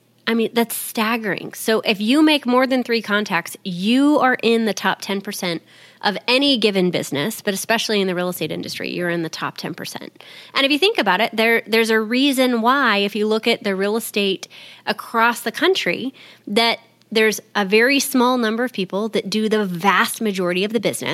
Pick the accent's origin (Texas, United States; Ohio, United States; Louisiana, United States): Texas, United States; I'm from Texas.